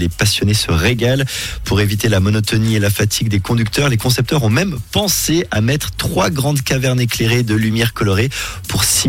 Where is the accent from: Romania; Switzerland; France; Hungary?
Switzerland; le plus long tunnel ferroviaire du monde est chez nous, en Suisse.